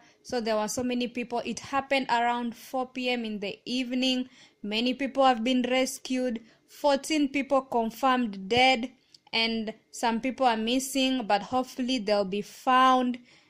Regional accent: Kenya; what's happening back in my home country. As you know, my country is Kenya.

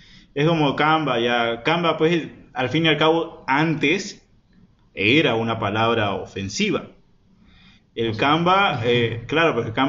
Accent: Santa Cruz de la Sierra, Santa Cruz, Bolivia; born there; yo soy nacido en Santa Cruz

